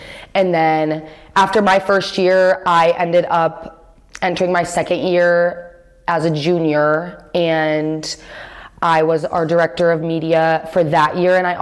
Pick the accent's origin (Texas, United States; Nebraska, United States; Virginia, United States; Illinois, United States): Illinois, United States; Chicago; I'm from Chicago, so hockey was pretty big where I was from. And I grew up going to all of our Chicago Blackhawks games and things like that.